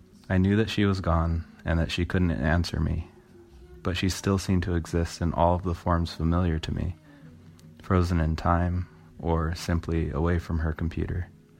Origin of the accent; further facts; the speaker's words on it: Arizona, United States; born there; She was born in Massachusetts. I was born in Arizona. We grew up with very different cultural reference points throughout our lives